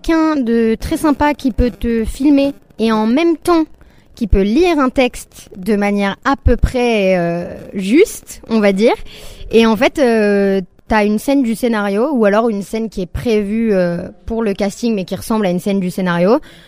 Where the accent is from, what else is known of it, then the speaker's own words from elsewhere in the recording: Marseille, Provence-Alpes-Côte d'Azur, France; j'ai grandi à Marseille et je suis jamais partie bien loin de là-bas.